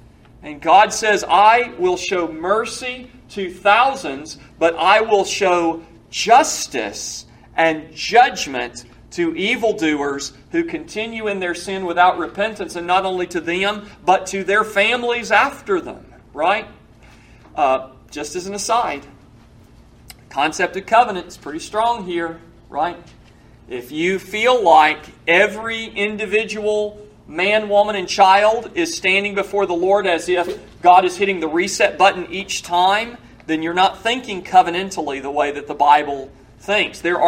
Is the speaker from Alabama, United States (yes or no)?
yes; Birmingham, Alabama, United States; born there; I wasn't born in the Garden of Eden. I was born in Birmingham, Alabama.